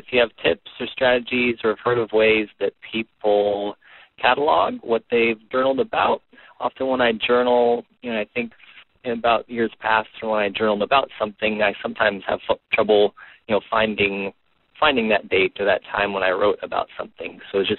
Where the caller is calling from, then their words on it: Turlock, California, United States; I'm calling from Turlock, California.